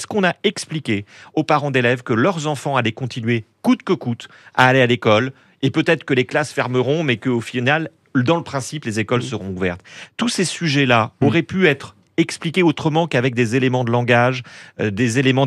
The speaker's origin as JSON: {"language": "French", "country": "France", "said": "Moi, je suis français"}